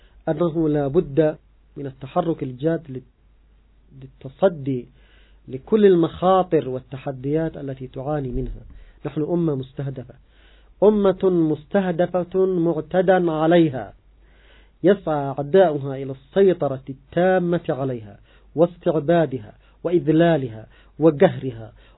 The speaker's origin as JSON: {"language": "Arabic", "country": "Yemen", "said": "نحن كشعب يمني، شعوب المنطقة بشكل عام"}